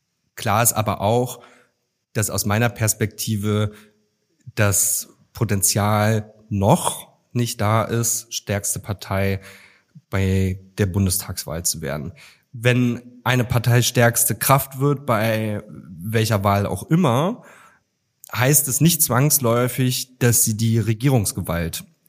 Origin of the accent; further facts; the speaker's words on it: Mecklenburg-Vorpommern, Germany; Ich bin in Mecklenburg-Vorpommern geboren und aufgewachsen.